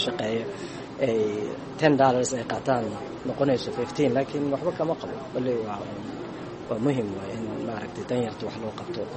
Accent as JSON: {"language": "Somali", "town": "Mogadishu", "region": "Banaadir", "country": "Somalia", "moved": "as an adult", "lives_now": "United States", "said": "family baan shan caruura xaaskeyga businesskeyga waa magaaladeyda labaad waaye after muqdisho"}